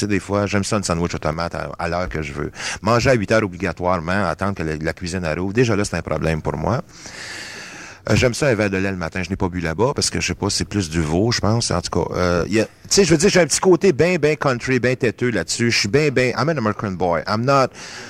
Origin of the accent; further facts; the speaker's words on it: Canada; Moi, je suis vraiment un American boy. Tu sais, je suis né ici en Amérique du Nord. Je suis né au Canada. J'ai vécu ici toute ma vie.